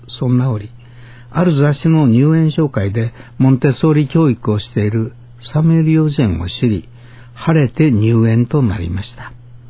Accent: Okayama, Japan; 私は岡山生まれの岡山育ちです。

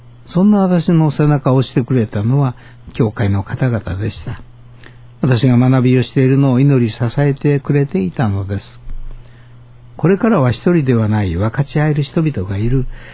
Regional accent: Okayama, Japan; 私は岡山生まれの岡山育ちです。

